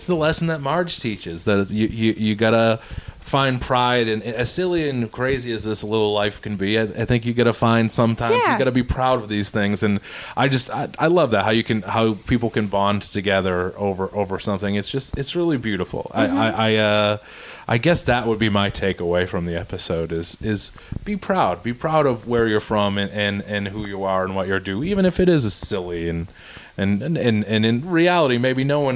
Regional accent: Quincy, Massachusetts, United States; accent: Boston; I'm from Quincy or whatever

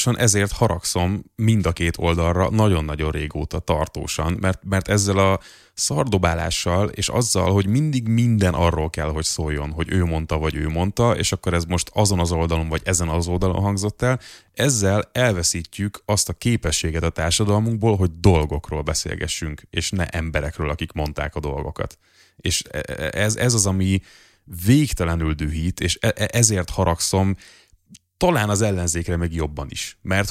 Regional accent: Budapest, Hungary; mert hogy budapesti vagyok, belvárosi, érdekel a közlekedés

